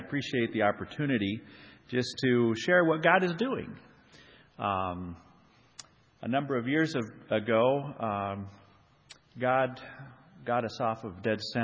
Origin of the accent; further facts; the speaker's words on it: Argentina; I grew up in Argentina. My parents were missionaries there, so they were there since 1946.